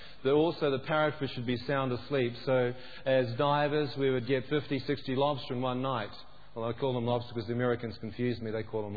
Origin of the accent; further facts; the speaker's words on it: New Zealand; I was raised in New Zealand, brought up in a very beautiful nation, great rugby team.